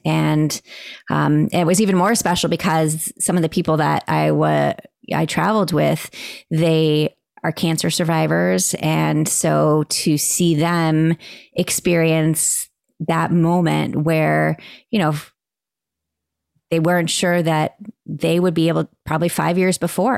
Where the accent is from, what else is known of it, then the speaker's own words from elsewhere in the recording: Florida, United States; And, you know, I'm from Florida. We're used to very warm temperatures and it was freezing.